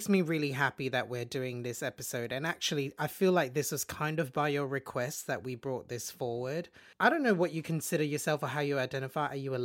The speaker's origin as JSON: {"language": "English", "country": "Malaysia", "tie": "born or raised there"}